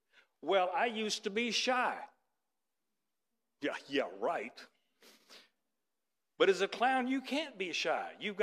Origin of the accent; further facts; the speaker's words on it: Atlanta, Georgia, United States; moved away; And I'm from Atlanta. And I remember moving up here in 98.